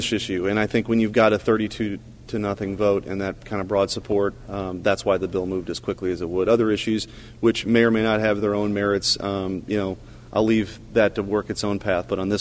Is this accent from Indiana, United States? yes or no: no; Missouri, United States; I was born and raised in Missouri. I don't want to leave the state